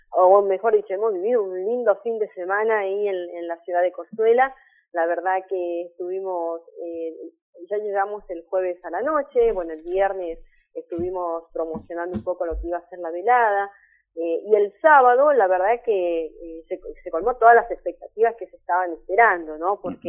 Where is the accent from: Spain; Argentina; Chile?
Argentina; Formosa; now in Buenos Aires, Argentina; yo también vengo de una provincia del norte, soy nacida en Formosa, criada también, y si bien ya hace muchos años que vivo en Buenos Aires, pero bueno, uno nunca olvida sus raíces